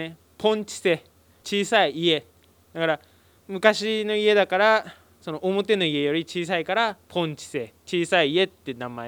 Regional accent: Shizunai, Hokkaido, Japan; 僕のふるさと新日高町静内当別にやってきました。

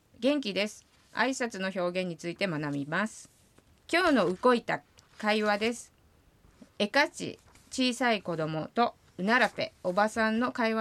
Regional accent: Kushiro, Hokkaido, Japan; 私自身は釧路市阿寒湖畔のアイヌコタンで育ちましたが、私の母はもともとは十勝川沿いの十勝郡浦幌町で生まれ育ったので、私も十勝方言を勉強しています。

